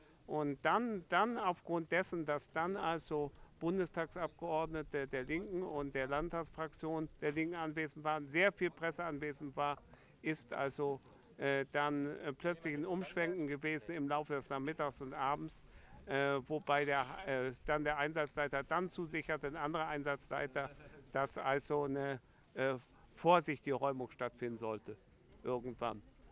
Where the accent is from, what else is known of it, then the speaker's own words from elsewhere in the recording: Dannenberg, Lower Saxony, Germany; ich komme aus Dannenberg